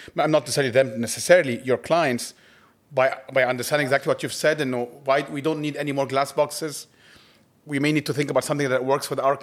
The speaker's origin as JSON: {"language": "English", "country": "Egypt", "tie": "born or raised there", "said": "I grew up in Egypt, as you know"}